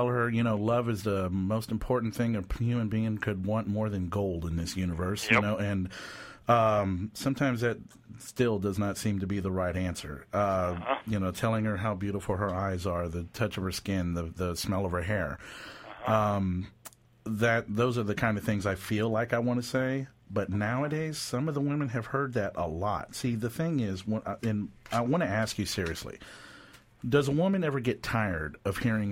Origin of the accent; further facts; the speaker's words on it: Texas, United States; See, I'm from Texas, so we have the third coast here, too.